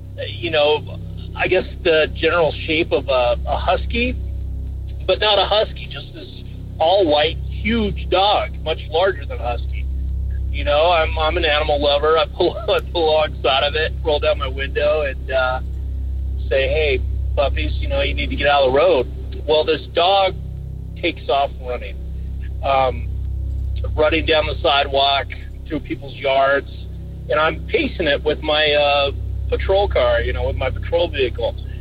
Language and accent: English; San Diego, California, United States; I'm from San Diego.